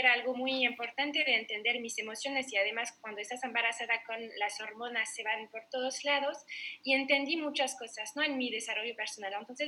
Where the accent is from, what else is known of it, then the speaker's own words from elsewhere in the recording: France; Spanish is a second language; now in Barcelona, Spain; yo soy francesa. Hace 15 años que estoy en Barcelona, no sé en el acento, pero sí.